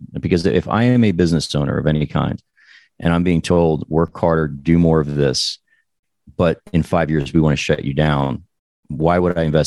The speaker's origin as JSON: {"language": "English", "region": "New Jersey", "country": "United States", "tie": "born there", "also_born_or_lived": "Colorado / New York City", "said": "I was born in New Jersey. I had to go to undergrad out in Colorado, but I lived in New York City from 1996 to about 2007."}